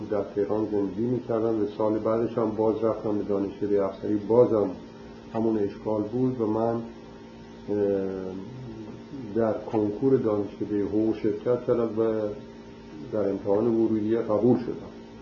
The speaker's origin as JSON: {"language": "Persian", "region": "Kerman", "country": "Iran", "tie": "born or raised there", "also_born_or_lived": "Tehran", "moved": "as an adult", "said": "در سال 1304 در کرمان متولد شدم. در خانواده مرفعی هم به اصطلاح تعلیم و تربیت پیدا کردم."}